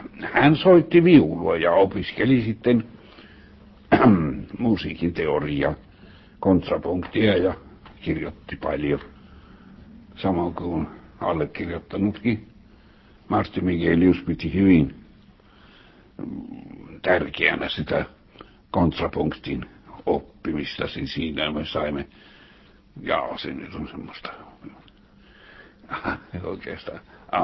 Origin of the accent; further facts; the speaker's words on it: Kuopio, North Savo, Finland; now in Helsinki, Finland; minä tulin suorastaan kun Kuopiosta, kun ylioppilaaksi tulin